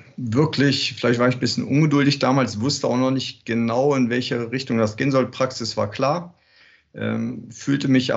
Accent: Hanover, Lower Saxony, Germany; aus meiner Heimatstadt in Hannover

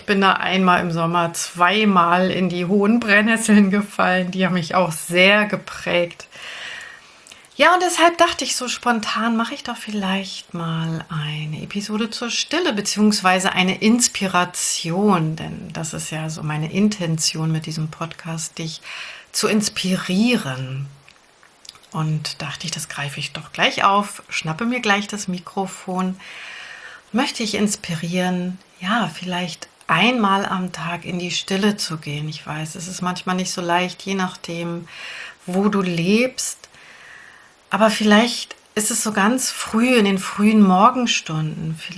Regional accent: Berlin, Germany; Ich bin ja ein Berliner Kind, ein Stadtkind

